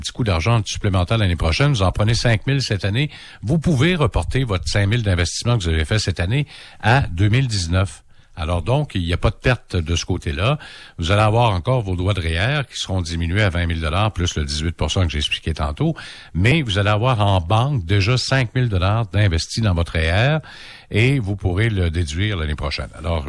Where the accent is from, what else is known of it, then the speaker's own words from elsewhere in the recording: Quebec, Canada; parce que les règles sont différentes de chez nous au Québec